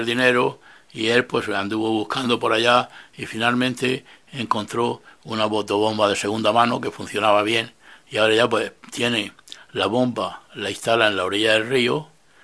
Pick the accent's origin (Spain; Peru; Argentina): Spain; Murcia, Region of Murcia; Yo, que soy de Murcia, pues lo que yo vi hacer cuando yo era niño en la huerta